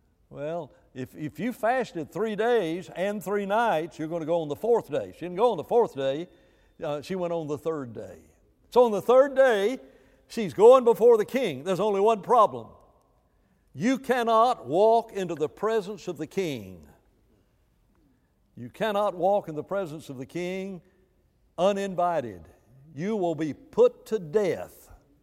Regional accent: Alabama, United States; I grew up in Alabama, and this has very little to do with time.

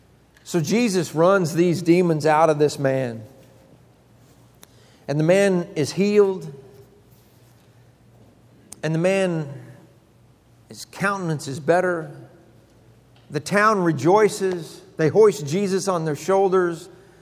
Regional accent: Perry, Oklahoma, United States; I grew up in Perry, Oklahoma. I could ride my bike anywhere

